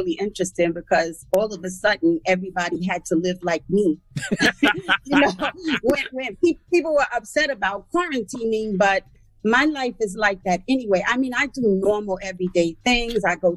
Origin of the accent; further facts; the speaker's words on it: The Bronx, New York, United States; And for the first part of my life, I grew up in the Bronx. First, I was on Crows Avenue in a house, and my parents divorced, and I was in the projects in Throgs Neck.